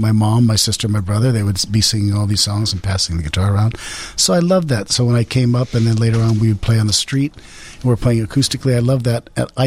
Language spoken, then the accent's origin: English; Hawaii, United States; because I grew up in Hawaii, then also like Vietnam, Japanese stuff.